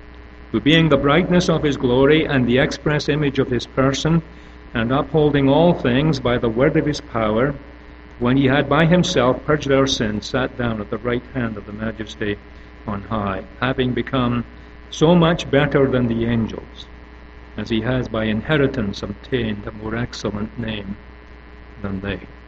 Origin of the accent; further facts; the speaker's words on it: Scotland, United Kingdom; moved away as an adult; now in Canada; Yeah, I was born in Scotland, spent the first 22 years of my life in Scotland.